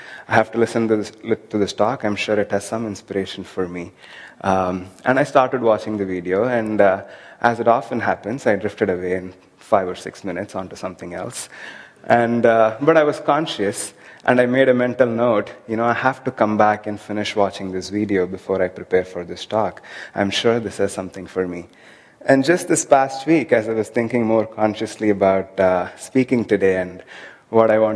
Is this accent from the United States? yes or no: no; India; growing up in India